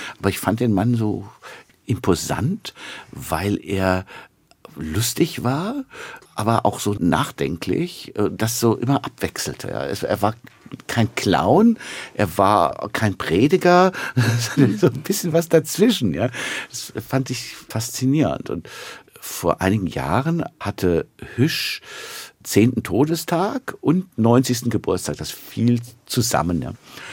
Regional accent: Mainz, Rhineland-Palatinate, Germany; Also als Mainzer Kind kommt man um die Fasnacht nicht herum.

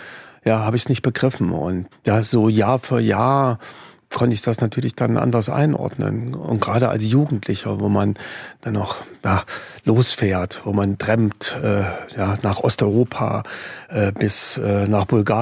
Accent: Jena, Thuringia, Germany; Ja, das war zu Hause in Jena. Dort bin ich aufgewachsen. Ich bin in Jena geboren. Das ist meine Heimat.

